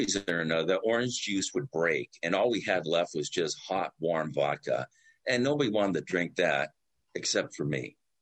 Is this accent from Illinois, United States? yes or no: no; Los Angeles, California, United States; I grew up in Los Angeles and, you know, I grew up in the Valley and we used to cruise Van Nuys Boulevard